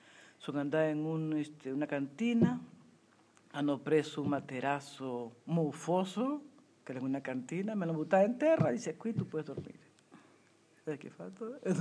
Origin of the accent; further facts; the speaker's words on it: Peru; Guarda che io sono del Perù.